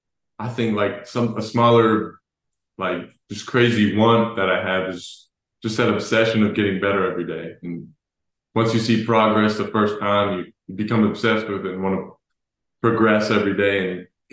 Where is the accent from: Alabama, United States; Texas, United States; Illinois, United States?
Texas, United States; Dallas; I'm from Dallas. I grew up watching the Mavs, so it was crazy.